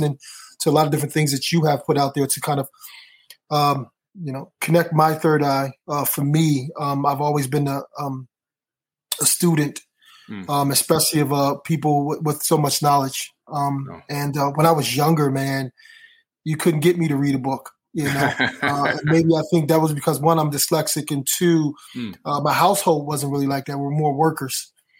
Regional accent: Philadelphia, Pennsylvania, United States; My family, we grew up, I'm from Philadelphia. So, you know, in Philadelphia, as soon as you come out the womb, you got to learn how to box.

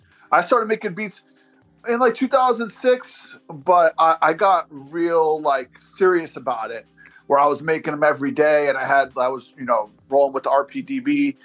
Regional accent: Spring Hill, Florida, United States; like I run with my buddies that I grew up with here in Spring Hill, Brooksville.

